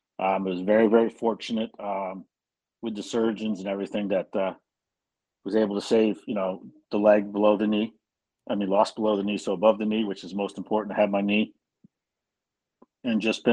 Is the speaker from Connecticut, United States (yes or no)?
yes; Connecticut, United States; also born or lived in New York / South Carolina / Virginia / Key West; I was born in New York, moved to South Carolina, South Carolina to Connecticut, Connecticut to Virginia, Virginia to Key West, Key West to Connecticut, and back to the Carolinas, and then finally went to high school in Connecticut.